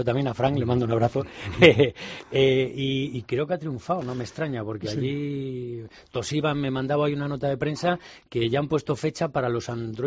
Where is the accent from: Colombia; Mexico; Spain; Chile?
Spain; Los que somos de España, porque ya te digo que muchos nos escuchan fuera